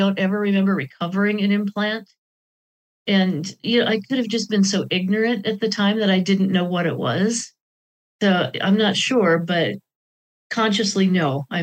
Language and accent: English; Sioux Falls, South Dakota, United States; moved away as an adult; also born or lived in California / Arizona / Tennessee; So I was raised in the States, in Sioux Falls, South Dakota, but I would live at the age of 22 when I was really able to. I moved to the Bay Area of California.